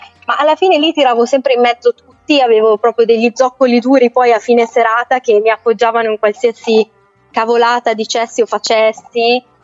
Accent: Milan, Lombardy, Italy; io vengo da Milano

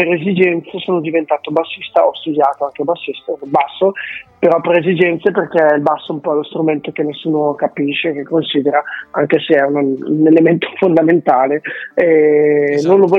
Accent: Lombardy, Italy; No, io sono dalla Bassa Bergamasca.

